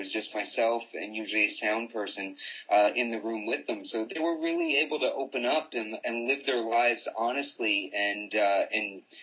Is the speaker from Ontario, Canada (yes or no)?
no; Nova Scotia, Canada; moved away as an adult; now in Vancouver, Canada; I'm originally from Nova Scotia over on the East Coast. And when I moved to Vancouver